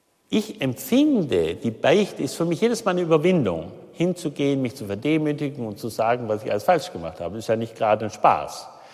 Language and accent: German; Baden-Württemberg, Germany; also ich stamme aus Baden-Württemberg